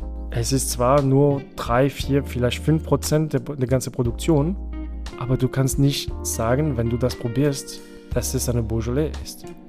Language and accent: German; New Zealand; German is a second language; ich komme aus Neuseeland.